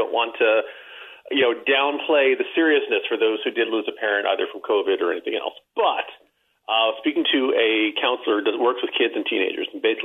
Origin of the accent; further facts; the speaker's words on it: United States; And as an American, I don't like that.